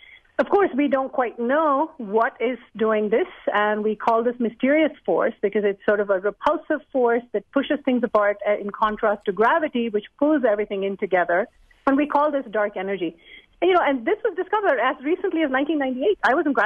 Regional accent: Delhi, India; Well, I was a young girl growing up in Delhi

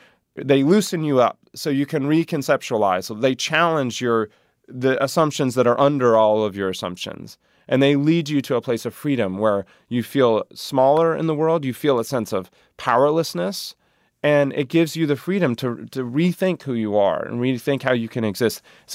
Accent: North Carolina, United States; and I'm from North Carolina, and spending time with them has made me realize

